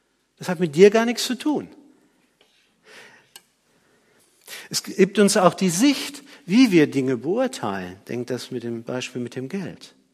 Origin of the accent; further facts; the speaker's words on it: Germany; Oder ich bin Deutscher. Viele von uns sind Deutsche. Das ist ein Privileg.